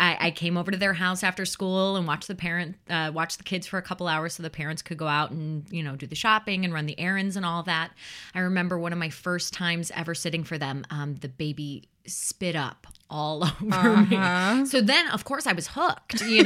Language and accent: English; Chicago, Illinois, United States; So I grew up in the Chicagoland area.